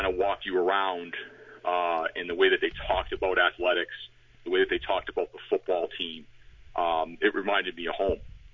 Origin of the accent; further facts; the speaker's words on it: Everett, Massachusetts, United States; I'm from Everett. I don't really have, you know, I grew up in a triple decker, so it's not like we have a lot of money.